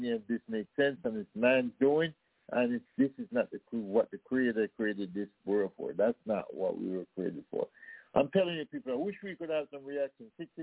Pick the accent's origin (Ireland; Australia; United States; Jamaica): Jamaica; Our nerves have been wrecked because we're both from Jamaica and we understand it